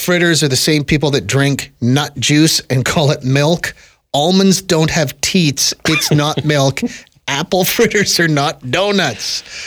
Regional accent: Manitoba, Canada; I am from Manitoba originally.

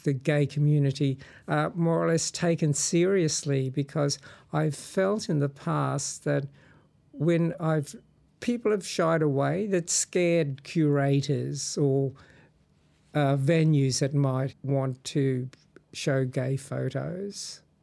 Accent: Dimbula, Queensland, Australia; also born or lived in Mareeba; I was born in Mareeba on the Atherton Tableland, 19th of November 1943. But I grew up in Dimbula, which was where we lived, which was a nearby smaller town.

